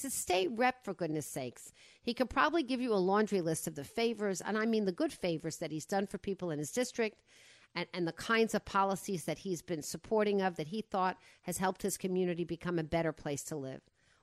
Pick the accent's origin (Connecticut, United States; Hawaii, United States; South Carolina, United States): Connecticut, United States; Westport; November 2nd to the Westport Library in my hometown.